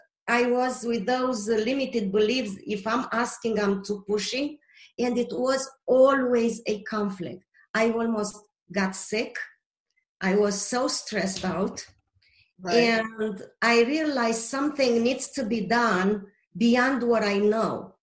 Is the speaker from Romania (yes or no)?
yes; Romania; English is a second language; moved away; I didn't have a phone number to call. When I had to eat, I didn't know people can order sandwiches. I didn't know from Romania people can go